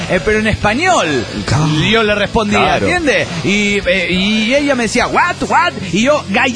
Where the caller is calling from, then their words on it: Cancún, Quintana Roo, Mexico; de Cancún, Quintana Roo.